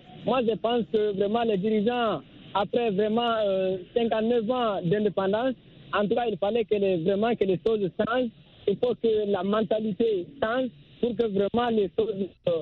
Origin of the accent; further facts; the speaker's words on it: Guinea; si je prends l'exemple de la Guinée, mon pays d'origine